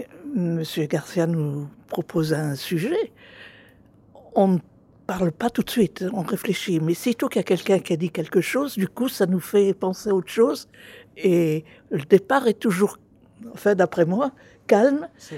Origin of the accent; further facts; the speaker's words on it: Hauts-de-France, France; On est du Nord.